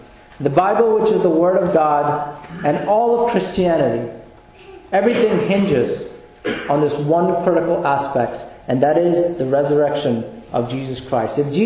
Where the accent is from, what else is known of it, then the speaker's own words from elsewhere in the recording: Philadelphia, Pennsylvania, United States; I grew up in Philadelphia, so you can go to the Independence Mall